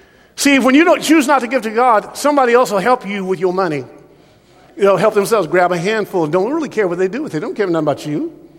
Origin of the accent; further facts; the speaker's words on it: United States; when I grew up over in Southeast Clinton, there was an old guy on the street there, and I think it was about 19th and Clinton